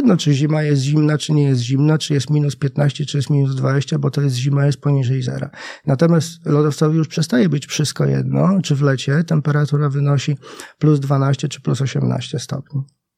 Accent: Lublin, Lublin Voivodeship, Poland; Ja pochodzę z Lublina

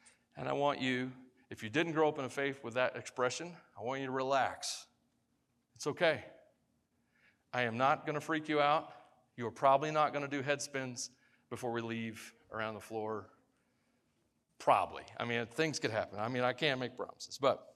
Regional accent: Tennessee, United States; I'm from Tennessee, and it reminds me home

